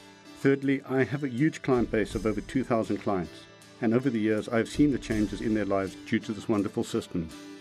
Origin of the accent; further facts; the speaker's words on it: South Africa; I'm a practitioner from South Africa.